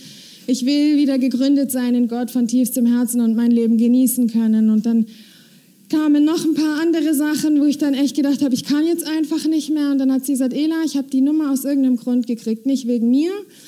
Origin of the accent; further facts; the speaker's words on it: Konstanz, Baden-Württemberg, Germany; Ich bin, wie ihr hört, Deutsche. Ich komme aus Konstanz ursprünglich. Ich bin am 14. Mai 28 Jahre alt geworden.